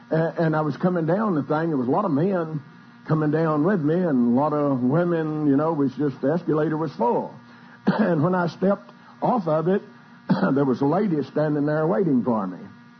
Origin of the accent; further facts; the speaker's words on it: Texas, United States; I was from Texas, and she was from Pennsylvania, and we were both in New York